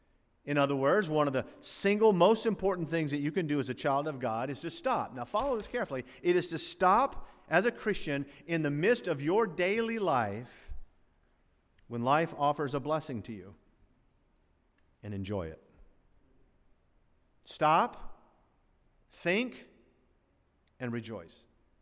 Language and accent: English; Florida, United States; I always look at the month of May because I grew up in Florida mostly, and Florida's pretty warm early on.